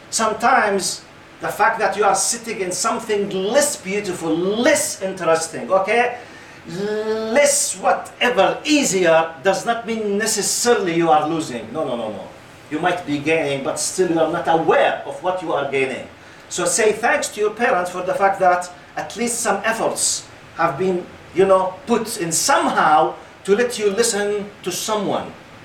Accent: Jordan; English is a second language; I came from Jordan.

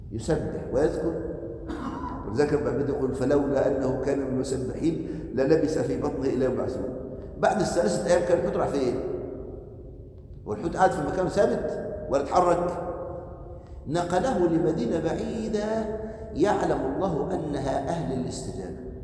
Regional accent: Egypt; الله يرحم أحد أخواننا الدعاء كان مرة عندنا في مصر

